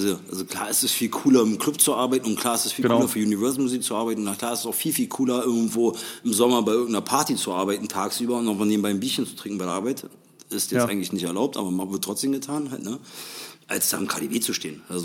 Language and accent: German; Berlin, Germany; accent: Berliner Schnauze; ich bin Berliner Schnauze, ich nusche mir einen Bart rein, ich hab nicht ist die beste Aussprache